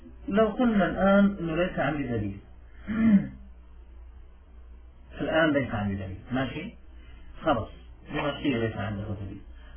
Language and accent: Arabic; Lebanon; وأنا من لبنان